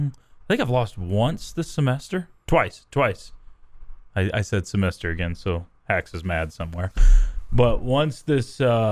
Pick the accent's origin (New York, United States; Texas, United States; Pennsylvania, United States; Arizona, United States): Texas, United States; Dumas; I mean, I grew up in Dumas, so we had a little bit more of a tundra feel up there.